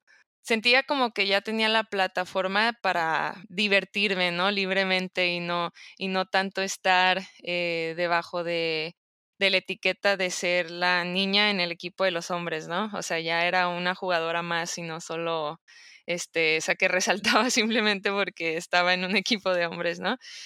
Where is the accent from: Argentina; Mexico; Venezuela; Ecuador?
Mexico; Tijuana, Baja California; yo soy de aquí de Tijuana